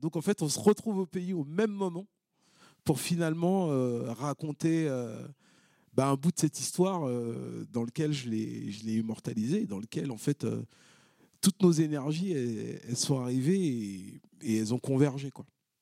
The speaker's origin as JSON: {"language": "French", "country": "Benin", "tie": "born or raised there", "said": "retourner sur ma terre natale et puis d'aller dire bonjour à mon oncle, m'occuper de la tombe des grands-parents, etc."}